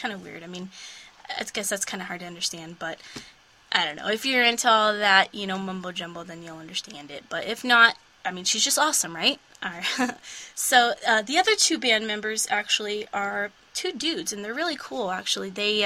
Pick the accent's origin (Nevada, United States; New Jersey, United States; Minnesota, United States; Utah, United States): Nevada, United States; Las Vegas; I think that's probably because I grew up in Vegas, so I'm dealing with 115 to 120 degree heat.